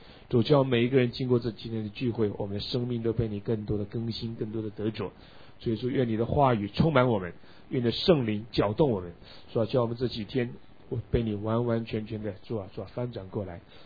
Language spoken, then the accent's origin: Chinese; Taiwan; born there; 实际上我是在台湾出生的啊，但我父母亲呢，我父母亲是从大陆，我父亲是河南人，我母亲是北京人啊。我哥哥生在大陆，我是生在台湾。